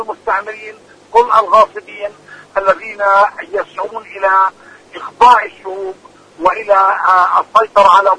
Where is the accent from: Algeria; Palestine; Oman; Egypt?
Palestine; لا خيار أمامنا كفلسطينيين إلا مواجهة الاحتلال